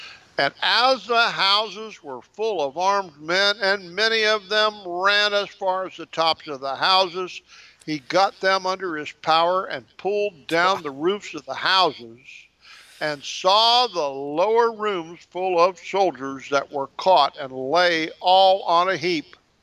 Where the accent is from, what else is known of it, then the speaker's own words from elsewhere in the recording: United States; I grew up in America before expressways.